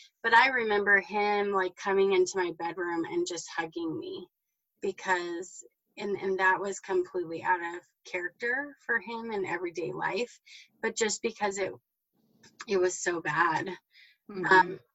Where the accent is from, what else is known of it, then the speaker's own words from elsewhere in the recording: Loveland, Colorado, United States; So I grew up in Loveland, Colorado. My dad was a Baptist preacher from the time I was born.